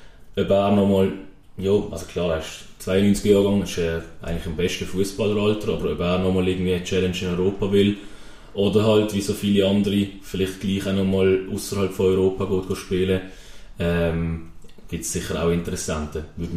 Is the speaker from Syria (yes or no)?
no; Switzerland; es ist auch als Schweizer cool, wenn er bei so einem Top-Verein ein Schweizer spielt.